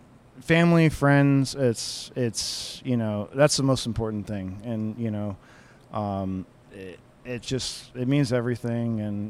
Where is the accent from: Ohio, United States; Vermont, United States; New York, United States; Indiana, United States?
Vermont, United States; moved away; I was originally from Vermont, and my father-in-law at the time was a huge Kevin LePage fan in Vermont. He was from Vermont.